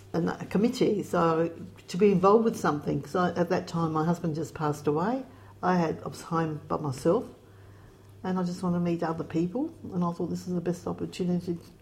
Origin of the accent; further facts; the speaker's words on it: Australia; I feel I'm Australian more than anything.